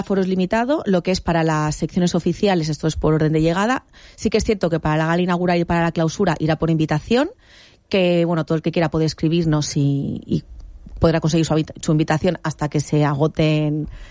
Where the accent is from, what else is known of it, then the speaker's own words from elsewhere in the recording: Benidorm, Valencian Community, Spain; Para los que somos de Benidorm